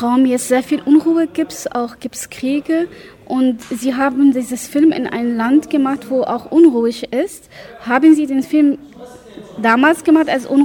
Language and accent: German; Jordan; Und ich bin aus Jordanien gekommen.